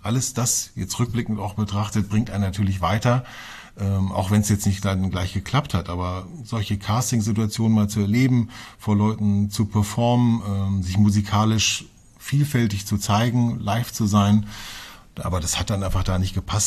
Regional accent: Hanover, Lower Saxony, Germany; born there; accent: no dialect; Ich bin ja gebürtiger Hannoveraner, das heißt, ich bin dialektfrei

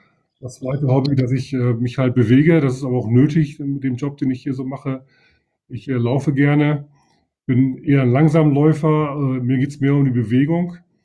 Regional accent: Leer, Lower Saxony, Germany; now in Oldenburg, Germany; Ja, dann wohne ich in Oldenburg. Ich bin gebürtiger Ostfriese, ich komme also aus Leer. Also für alle, die jetzt zuhören, uns Ostfriesen gibt es wirklich. Und bin seit gut 15 Jahren hier in Oldenburg, Wahl-Oldenburger.

